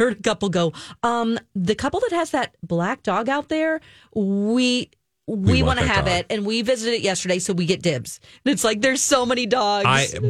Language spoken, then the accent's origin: English; Springfield, Missouri, United States; Of Bob Barker, who's from my hometown.